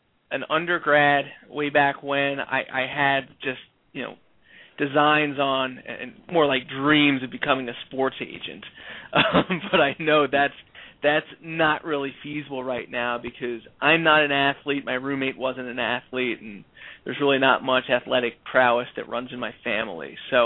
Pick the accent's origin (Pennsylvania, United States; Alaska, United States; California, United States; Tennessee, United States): Pennsylvania, United States; Philadelphia; born there; Long story short, I was born in Philadelphia.